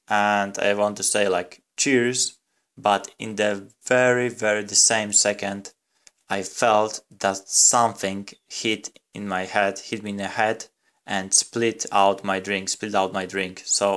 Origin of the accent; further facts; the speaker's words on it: Poland; English is a second language; I'm from Poland